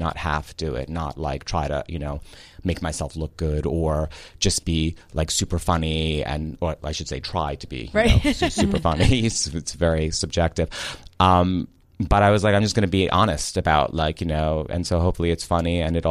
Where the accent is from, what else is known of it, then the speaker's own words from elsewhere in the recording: Queens, New York, United States; So I started writing these essays about my, like, childhood in Queens. I'm from New York, and then my young adulthood in Manhattan when I was working all my survival jobs